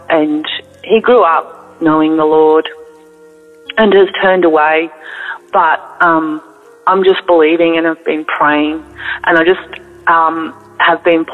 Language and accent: English; Australia; I'm from Australia.